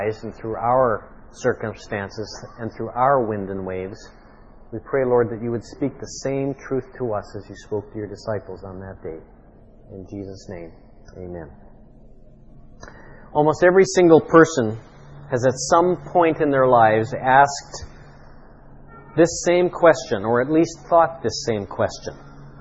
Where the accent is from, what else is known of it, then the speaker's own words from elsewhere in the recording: Canadian Midwest, Canada; I grew up in the Canadian Midwest, and because of my location there, I didn't know anything about monsoons or hurricanes or tidal waves. I never saw the ocean until I was older than 20 years of age.